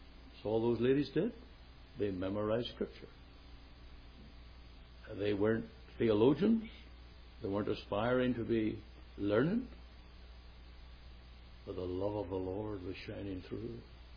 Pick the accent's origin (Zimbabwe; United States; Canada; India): Canada; I'm from Canada.